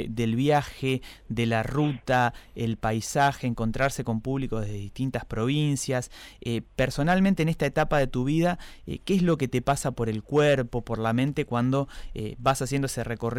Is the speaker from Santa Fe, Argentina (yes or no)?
yes; Santa Fe, Argentina; Nosotros, como santafesinos, conocemos el público metalero